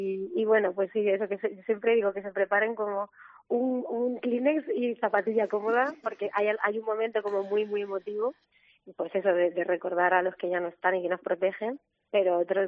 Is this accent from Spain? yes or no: yes; Letún, Spain; Fíjate también lo que ha pasado en Letún, en mi pueblo